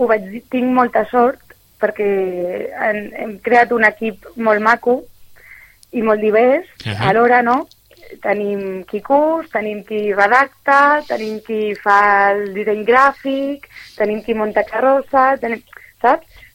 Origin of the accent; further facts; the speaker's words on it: Sitges, Catalonia, Spain; com som gent de Sitges i gent amb unes edats molt similars